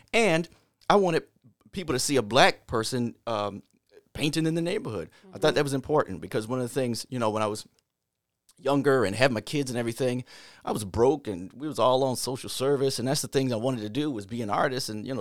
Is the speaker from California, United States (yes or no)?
no; Rochester, New York, United States; Okay, so I grew up in Markview Heights on Rich Street, which is off of Sile.